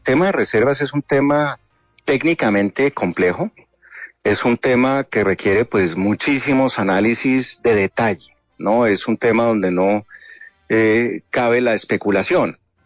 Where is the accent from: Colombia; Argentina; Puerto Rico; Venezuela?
Colombia; Eso es lo que uno quiere como colombiano y a eso le estoy apuntando